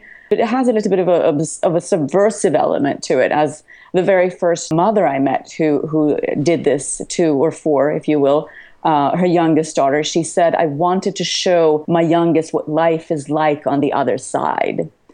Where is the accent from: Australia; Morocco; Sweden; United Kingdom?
Sweden; now in New York, United States; I was born in Sweden mm-hmm. and grew up there and worked for Swedish Broadcasting for a very long time before I came to New York to go to grad school.